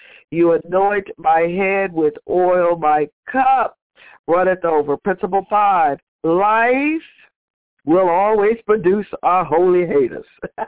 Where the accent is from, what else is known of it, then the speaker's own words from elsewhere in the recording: Texas, United States; I'm from Texas, where right up the road is the watermelon capital of the world, where some of the best fruits and vegetables are, and they come from the valley